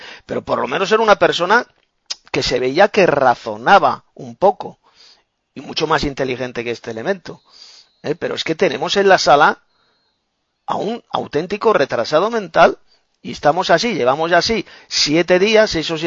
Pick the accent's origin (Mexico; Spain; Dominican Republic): Spain; Madrid, Community of Madrid; de Madrid, España.